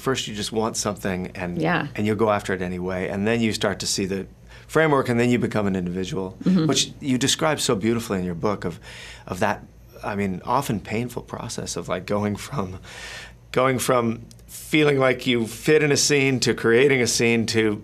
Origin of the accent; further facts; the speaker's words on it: Fullerton, California, United States; I grew up in Fullerton, and it was sort of the first wave of punk rock in my area.